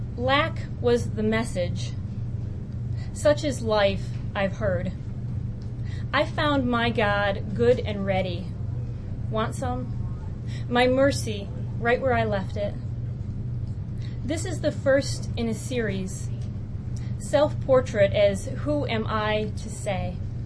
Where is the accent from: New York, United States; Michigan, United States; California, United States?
Michigan, United States; I'm from Michigan, and our state stone is a fossil called the Petoskey Stone